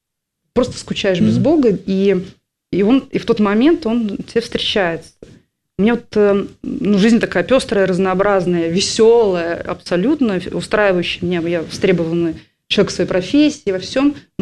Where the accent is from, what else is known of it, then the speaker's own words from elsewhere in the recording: Saint Petersburg, Russia; я петербурженка, я люблю очень этот город и с удовольствием сюда приезжаю